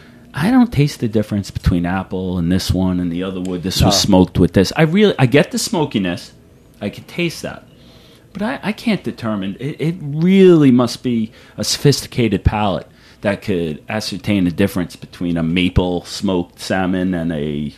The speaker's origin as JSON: {"language": "English", "country": "United States", "said": "I'm an American, but whatever"}